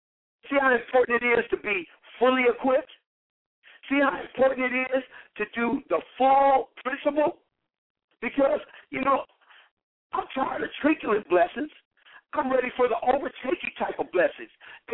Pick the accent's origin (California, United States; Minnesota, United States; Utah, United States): California, United States; Compton; And, you know, I'm from Compton. We didn't smoke nothing but Cools.